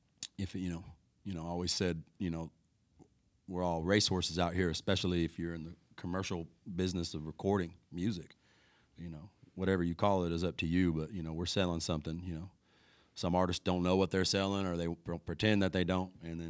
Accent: Texas, United States; maybe I feel like the idea of freedom that I was sold when I was a young kid growing up in Texas wasn't really all it

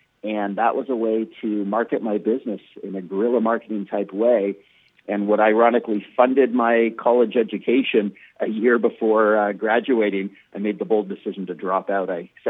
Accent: Canada; also born or lived in San Francisco, United States / England / Sweden; Yeah, I was born in San Francisco. I, at 8 years old, moved to Canada. My mother remarried a Canadian, my doctor dad, and we definitely traveled.

